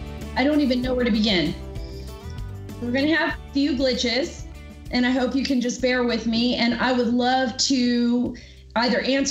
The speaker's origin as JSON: {"language": "English", "region": "California", "country": "United States", "said": "I'm originally from California."}